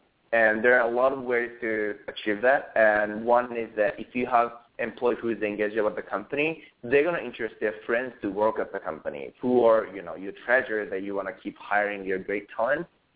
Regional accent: Tokyo, Japan; now in United States; When I started the company, I didn't know, I was from Tokyo, so I didn't know how to run a company in the U.S.

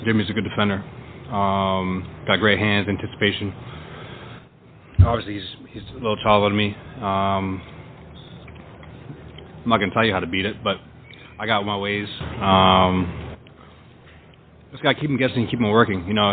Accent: Kitchener, Ontario, Canada; from my hometown, especially a small place called Kitchener

